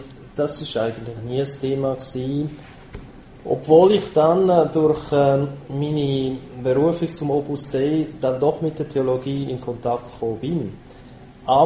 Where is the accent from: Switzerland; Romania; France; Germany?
Switzerland; Zurich; Also meine Eltern sind Auslandschweizer. Ich selber, im Gegensatz zu meiner Schwester, bin eben aber doch in der Schweiz geboren und habe alle Schulen dann auch und Ausbildungen in Zürich gehabt und bin auch Bürger von der Stadt Zürich.